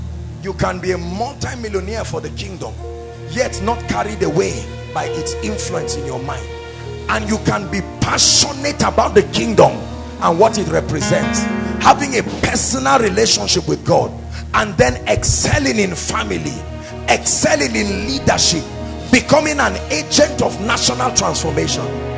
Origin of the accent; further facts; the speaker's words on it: Nigeria; Beyond my exposure as a Nigerian, may your word challenge my paradigms